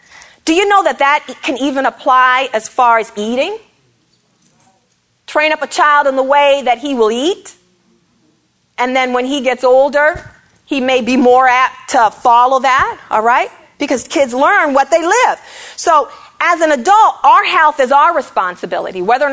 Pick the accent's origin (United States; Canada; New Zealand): Canada; I was born and raised in Canada. So my eating habits were a little bit different